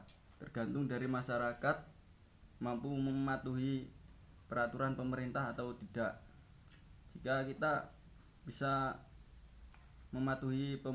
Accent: Banyuwangi, East Java, Indonesia; dari Desa Kedungu, Kecamatan Tegal Limo.

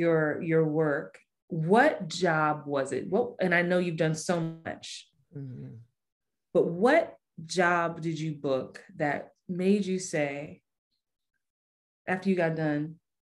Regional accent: New York, United States; No, you want to meet for lunch? You want to meet for, look, I'm from New York. I don't do this.

